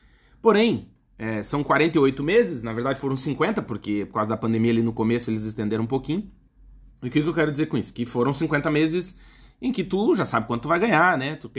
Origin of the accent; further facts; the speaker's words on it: Alegrete, Rio Grande do Sul, Brazil; born there; Eu nasci lá no Alegrete, lá nos fundos, morei no Brasil a vida inteira, não sou um cara de família rica.